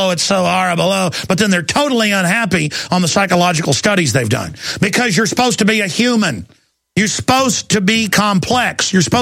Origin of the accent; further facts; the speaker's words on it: California, United States; we're from California, but we're not all bad.